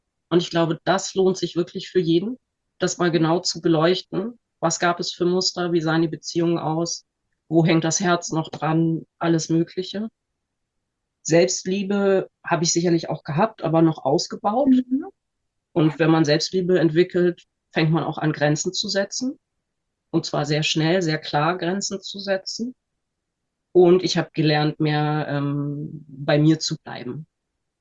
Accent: Northern Germany, Germany; ich bin 41 und ich bin aus Norddeutschland

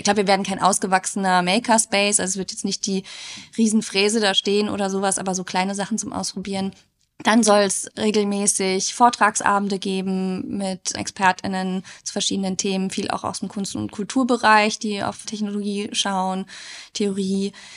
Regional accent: Hesse, Germany; Ich muss gestehen, ich komme aus Nordhessen

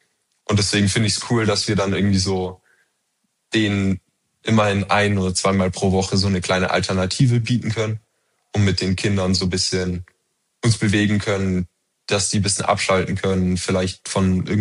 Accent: Germany; moved away; Ich habe 13, 14 Jahre lang in Deutschland Fußball gespielt, in meiner Heimatstadt.

